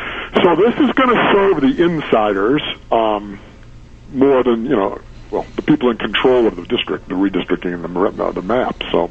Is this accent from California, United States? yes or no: no; Chicago, Illinois, United States; But I'm from Chicago, where they have districts that go for 12 hours of driving in circles